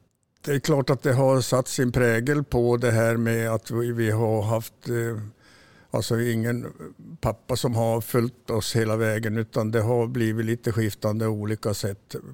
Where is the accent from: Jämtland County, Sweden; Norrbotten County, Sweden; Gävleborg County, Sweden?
Norrbotten County, Sweden; Kiruna; born there; Ja, jag är född i Kiruna faktiskt. Både jag och Börje har väl blivit född i Kiruna.